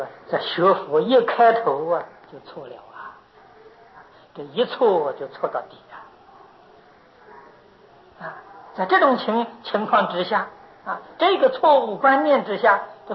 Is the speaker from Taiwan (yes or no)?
no; China; 我们中国人厚道嘛